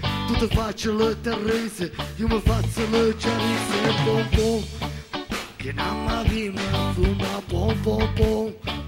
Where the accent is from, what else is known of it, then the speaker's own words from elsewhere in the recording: Turin, Piedmont, Italy; sono di Torino